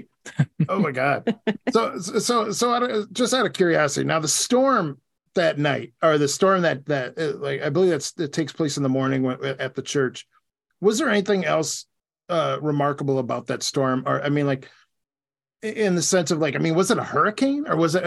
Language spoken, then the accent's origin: English; United States; And besides, look, I'm from America, all right? We'll kill each other over nothing, all right?